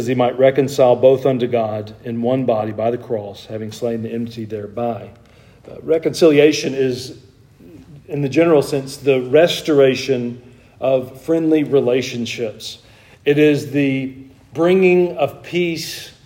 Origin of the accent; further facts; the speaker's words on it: Georgia, United States; Y'all told me in the early class that criminals came from Georgia, and I came from Georgia, and it's starting to come out in me